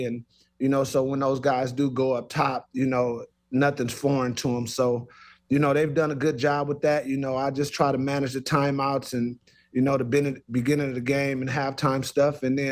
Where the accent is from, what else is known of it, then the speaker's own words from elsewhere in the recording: Los Angeles, California, United States; growing up in Los Angeles, you know, Showtime, Los Angeles Lakers, they shared the ball.